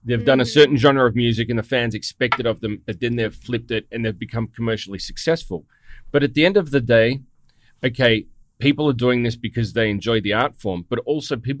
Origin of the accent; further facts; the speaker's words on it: Australia; I need to do things that aren't going to be completely cringy and will embarrass me as an Australian.